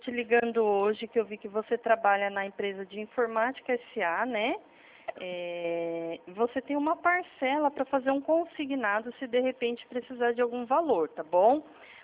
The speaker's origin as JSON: {"language": "Portuguese", "region": "São Paulo", "country": "Brazil", "said": "Eu sou de São Paulo"}